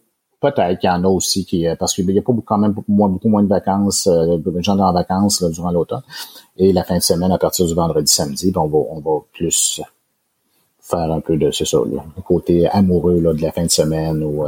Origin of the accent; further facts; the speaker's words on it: Quebec City, Quebec, Canada; J'ai été élevé ici à Québec.